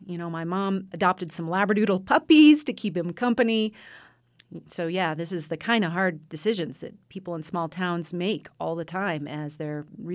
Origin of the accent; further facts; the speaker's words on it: Walden, United States; But there was a big fracking boom around my hometown in Walden, but it just recently crashed, like big time.